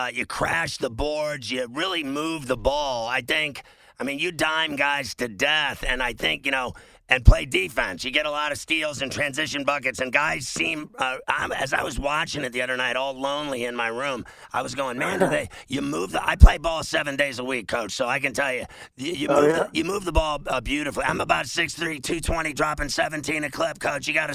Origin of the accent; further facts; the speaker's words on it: Huntington Beach, California, United States; so I'm from Huntington Beach, and so I've, like, done shows in your gym and everything else.